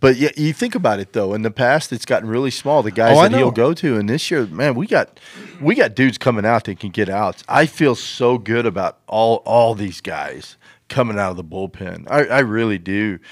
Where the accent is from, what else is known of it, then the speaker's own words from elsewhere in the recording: West Fork, Arkansas, United States; I'm from West